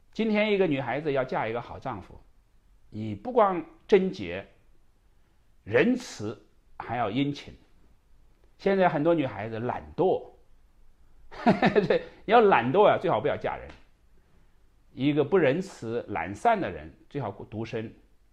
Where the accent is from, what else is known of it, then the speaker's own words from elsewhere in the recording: Henan, China; 我们老家是在河南农村乡下。我们那个家乡是很土的